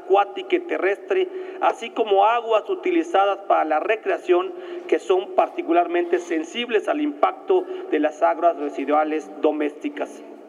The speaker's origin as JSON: {"language": "Spanish", "region": "Yucatán", "country": "Mexico", "said": "Como yucateco, soy testigo del deterioro y la contaminación evidente de los cenotes y humedales de la península de Yucatán."}